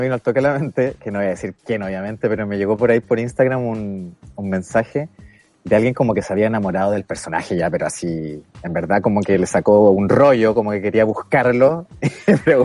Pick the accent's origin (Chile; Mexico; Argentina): Chile; Valdivia, Los Ríos; Soy de Valdivia y estoy en Valdivia ahora.